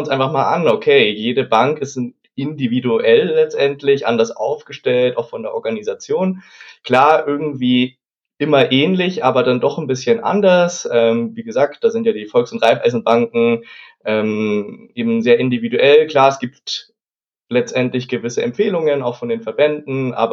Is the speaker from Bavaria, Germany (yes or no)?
yes; Munich, Bavaria, Germany; Ich bin 26 Jahre alt. Ich komme aus München